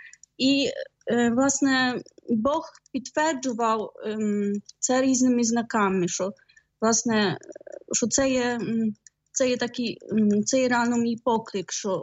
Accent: Poland; now in Ukraine; Я із Польщі.

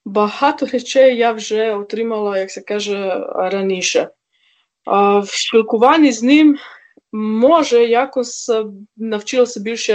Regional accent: Croatia; Ukrainian is a second language; moved away as an adult; also born or lived in Bulgaria; now in Ukraine; І тоді я з Хорватії, як закінчила університет, поїхала в Болгарію, там 8 років служила як місіонер.

